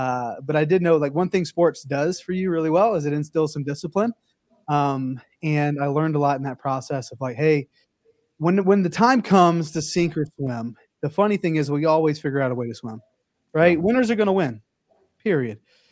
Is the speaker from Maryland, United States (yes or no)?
no; South Carolina, United States; I'm from the South, from South Carolina. So it was fried chicken and lemonade and stuff.